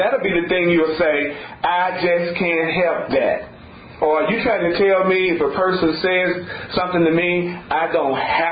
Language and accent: English; the South, United States; When I was growing up in the South as a young boy